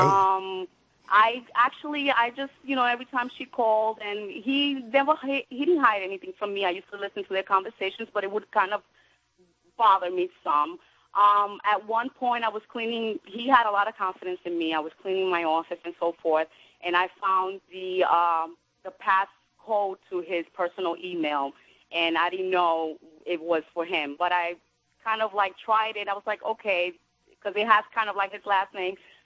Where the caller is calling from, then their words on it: Brooklyn, New York, United States; I'm calling from Brooklyn.